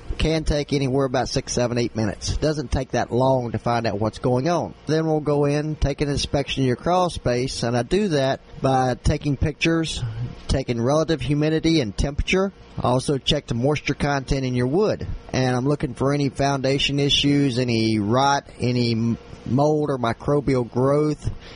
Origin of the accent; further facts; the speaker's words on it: Louisiana, United States; Ever since we were small and growing up, and I'm not going to tell you my age, I grew up down in Louisiana where I grew up at.